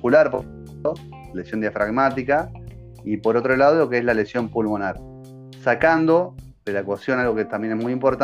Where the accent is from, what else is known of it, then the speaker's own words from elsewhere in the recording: Paraná, Entre Ríos, Argentina; yo soy de Paraná, nací acá, hice todo, vivo acá todavía, toda mi vida acá.